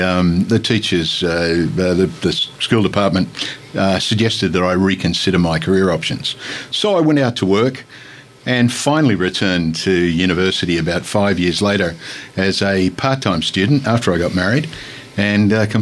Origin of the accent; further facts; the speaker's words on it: Seven Hills, New South Wales, Australia; Jim, I grew up in Seven Hills, not very far from here. My mum still lives there. She lives just off Best Road at the opposite the RSL Club.